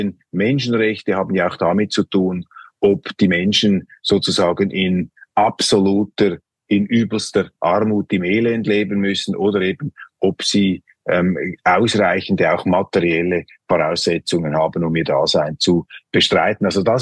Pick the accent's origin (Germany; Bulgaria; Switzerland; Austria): Switzerland; Als Schweizer kommt man sich in China natürlich noch kleiner vor